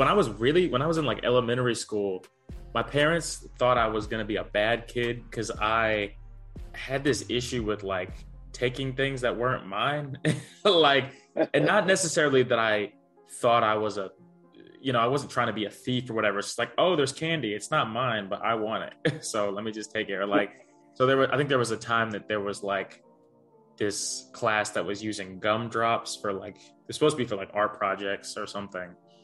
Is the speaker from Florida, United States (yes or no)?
no; Charlotte, North Carolina, United States; I am from Charlotte, North Carolina.